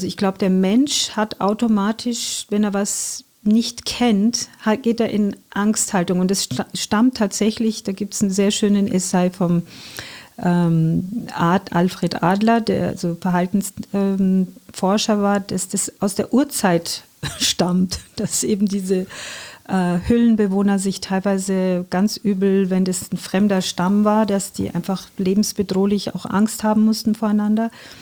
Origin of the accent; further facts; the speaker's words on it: Iran; Also die Stadt ist leider überhaupt nichts mehr mit dem zu tun, wo ich groß geworden bin. Dennoch, die Menschen sind gleich.